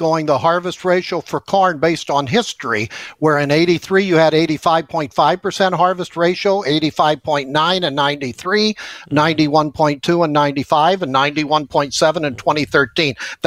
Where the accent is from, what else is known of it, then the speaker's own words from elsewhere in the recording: Illinois, United States; And I was in Illinois, my hometown, over the weekend, and I saw just horrible looking crops.